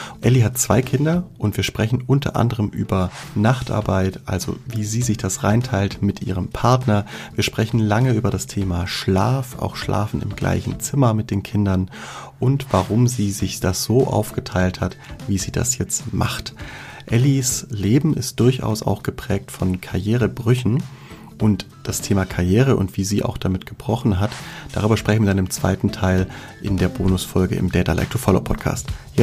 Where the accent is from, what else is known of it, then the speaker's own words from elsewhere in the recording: Tübingen, Baden-Württemberg, Germany; born there; now in Berlin, Germany; Also ich komme nicht direkt aus Stuttgart, bin in Tübingen geboren. Aber wir kommen beide aus dem Schwabenland, aus dem Süden und sind dann in Berlin oder im Berliner Umland aufgeschlagen.